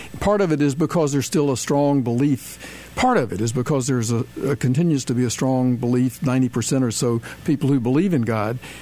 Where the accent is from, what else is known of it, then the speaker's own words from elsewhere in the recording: the South, United States; when I was growing up, and I'm pretty old, but when I was growing up in the South